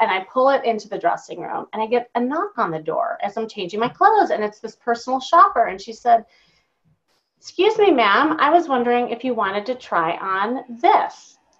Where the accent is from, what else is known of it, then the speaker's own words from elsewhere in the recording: Chicago, Illinois, United States; now in Los Angeles, United States; I was from Chicago.